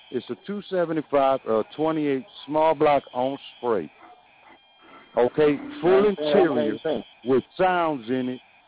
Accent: Chicago, Illinois, United States; See, we're from Chicago, but we're going to have it in Michigan.

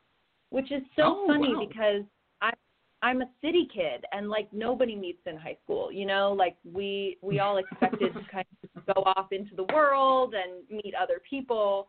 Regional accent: San Francisco, California, United States; You know, I'm from the Bay Area. I'm from San Francisco.

